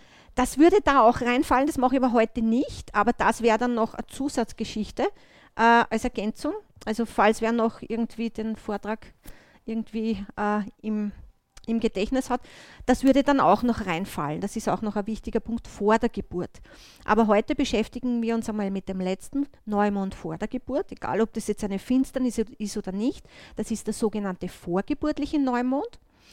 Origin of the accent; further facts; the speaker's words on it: Linz, Upper Austria, Austria; now in Vienna, Austria; ich bin ursprünglich Linzerin und bin aber seit 1988 in Wien. Also deswegen habe ich auch von der Sprache her ein bisschen eine Mischung.